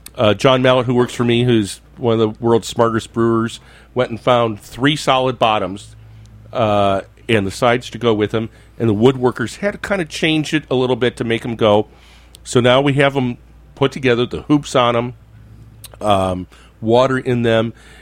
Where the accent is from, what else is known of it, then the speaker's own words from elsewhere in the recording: Michigan, United States; Growing up in Michigan, well, it's a joke that Stroh spelled backwards was Shorts.